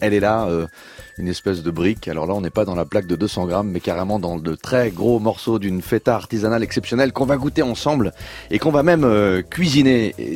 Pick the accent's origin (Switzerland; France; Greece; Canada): Greece; accent: Greek; French is a second language; Excusez-moi, bon, mon accent grec, on va essayer de s'y faire pendant toute l'émission.